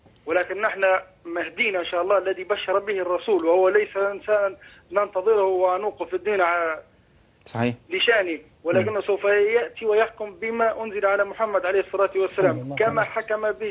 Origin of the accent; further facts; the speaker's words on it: Libya; والله في صدور الأطفال عندنا في ليبيا